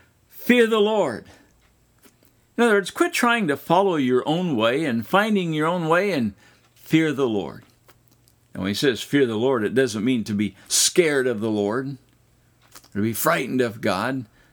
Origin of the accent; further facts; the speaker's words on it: Midwest, United States; Yeah, I remember growing up, I grew up out in the Midwest, and almost always the old farmers would have a notebook in their pocket